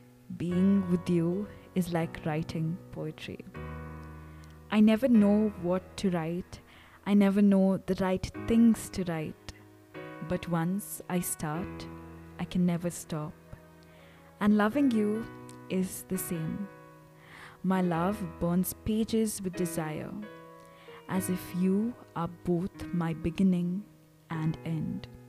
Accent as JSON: {"language": "English", "region": "South India", "country": "India", "said": "Okay, when I say Indian, I mean like South Indian. It's not that cold here."}